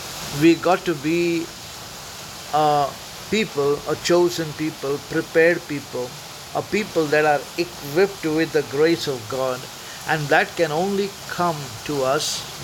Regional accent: Mumbai, Maharashtra, India; English is a second language; from Mumbai, India.

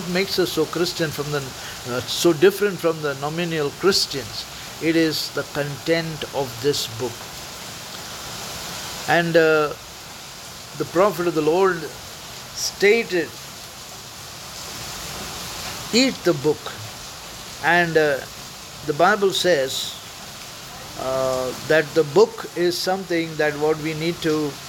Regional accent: Mumbai, Maharashtra, India; English is a second language; from Mumbai, India.

